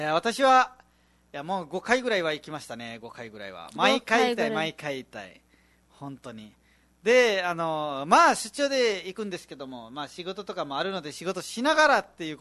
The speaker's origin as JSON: {"language": "Japanese", "town": "Dang", "region": "Lumbini Province", "country": "Nepal", "second_language": "Japanese", "said": "自分たちもネパールのダング出身だから、ダングのことわかるけど"}